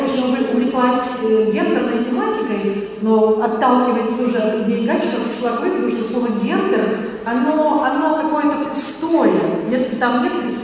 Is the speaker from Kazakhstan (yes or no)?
yes; Kazakhstan; born there; Я сама родилась в Казахстане.